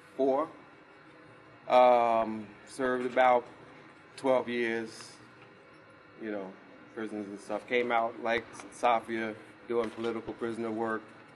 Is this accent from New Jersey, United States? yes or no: yes; New Jersey, United States; Like my comrade here, I'm from New Jersey, the land of great revolutionaries.